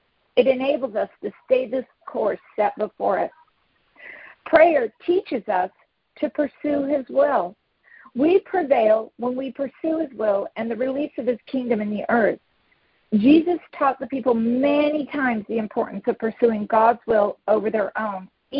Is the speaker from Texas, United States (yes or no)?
no; California, United States; I'm born and raised in California, but there's a Michigan accent back there.